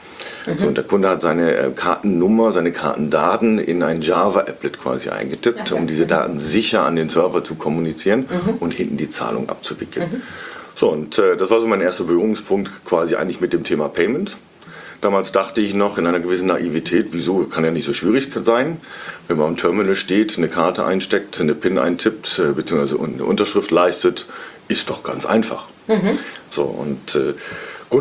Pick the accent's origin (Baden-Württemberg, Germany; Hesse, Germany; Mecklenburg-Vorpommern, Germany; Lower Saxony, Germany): Lower Saxony, Germany; Cloppenburg; now in Munich, Germany; Aufgewachsen bin ich in Kloppenburg, einer schönen Kreisstadt in Niedersachsen, auf dem flachen Land. Bin aber seit über 20 Jahren inzwischen in München wohnhaft.